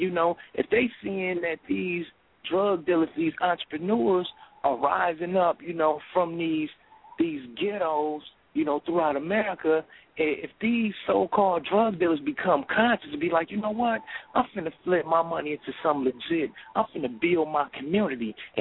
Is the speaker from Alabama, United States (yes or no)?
no; Flint, Michigan, United States; also born or lived in Detroit; I'm from the Michigan area, from Flint, Michigan, and lived in Detroit.